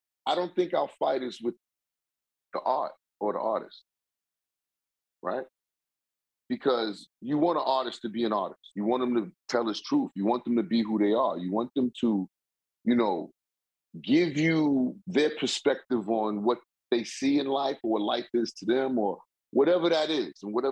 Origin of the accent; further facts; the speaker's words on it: Queens, New York, United States; You know, I'm from Queens, and so we kind of fit in somewhere in the middle there.